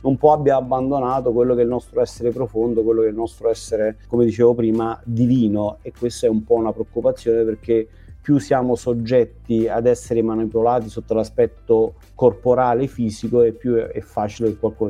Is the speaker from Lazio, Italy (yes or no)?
no; Benevento, Campania, Italy; io vengo da Benevento, per cui in qualche modo ho definito Benevento il secondo luogo